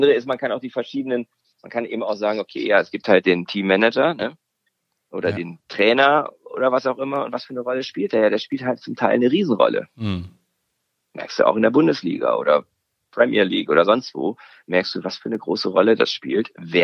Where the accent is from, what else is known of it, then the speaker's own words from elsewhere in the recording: Sweden; German is a second language; Ich als Schwede, für mich ist es sehr magnetisch